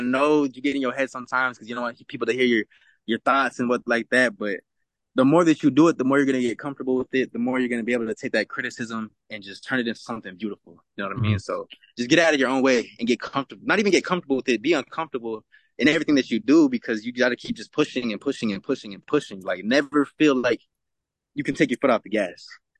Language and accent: English; Alamogordo, New Mexico, United States; now in Los Angeles, United States; I actually did my first show in my hometown of Alamogordo. I went back home. It's like a small town of like 30,000 people. That's where I was raised and everything.